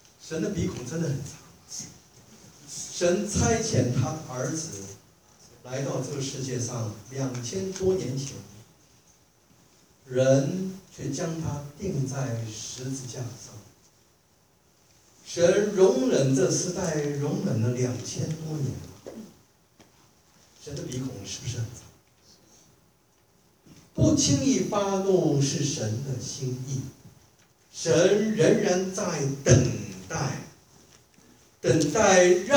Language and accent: Chinese; China; 我中国人不是有这样的形容词吗？叫鼻孔冒烟